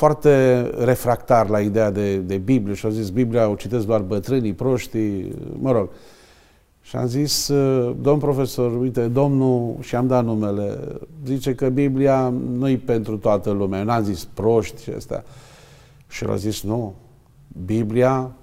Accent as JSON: {"language": "Romanian", "town": "Pitești", "region": "Argeș", "country": "Romania", "said": "Odată că eram din Pitești"}